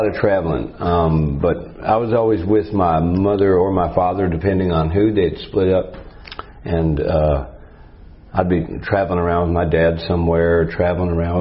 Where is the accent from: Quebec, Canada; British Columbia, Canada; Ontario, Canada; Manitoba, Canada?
Manitoba, Canada; Winnipeg; born there; But I was born in Canada, in Manitoba.